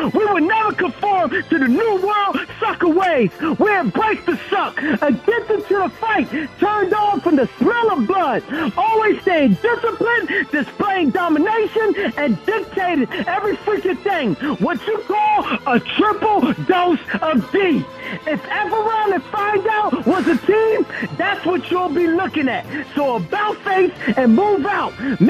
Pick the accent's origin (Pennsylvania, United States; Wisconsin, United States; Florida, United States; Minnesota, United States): Pennsylvania, United States; Philadelphia; from North Philly Hunting Park, the Star Major of Philly.